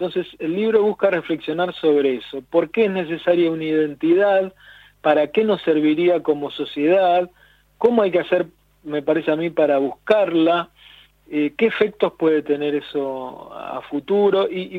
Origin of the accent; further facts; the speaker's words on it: Tierra del Fuego, Argentina; Cómo los fueguinos tenemos una tendencia a repetir épocas